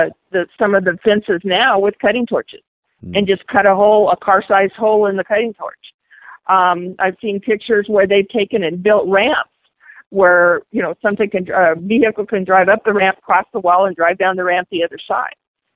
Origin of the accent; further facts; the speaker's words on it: Arizona, United States; I grew up in Cochise County, north of the border, and it's a whole different world from when I grew up.